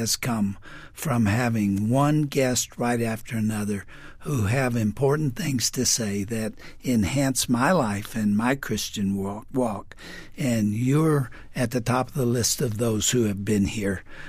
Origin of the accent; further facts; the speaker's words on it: Texas, United States; You know I'm a Texan, don't you?